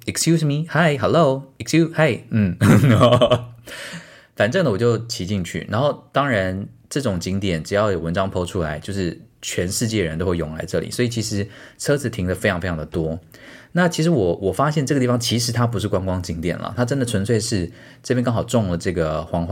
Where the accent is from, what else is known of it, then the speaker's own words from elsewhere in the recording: Taiwan; 你看我也是台湾人性格啊